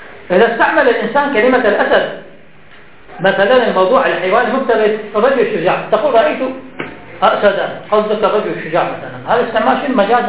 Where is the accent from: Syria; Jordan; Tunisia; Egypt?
Egypt; هو أي بحر كان عندنا في مصر؟